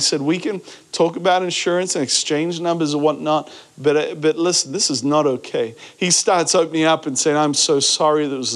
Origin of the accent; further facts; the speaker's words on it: Australia; And that's where I'm from, by the way. And it's not a pirate accent. I'm from Australia.